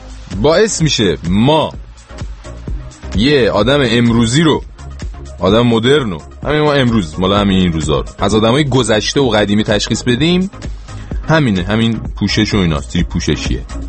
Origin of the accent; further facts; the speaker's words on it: Iran; من خودم که همین 8 ماه پیش 9 ماه پیش عید از ایران اومدم دیگه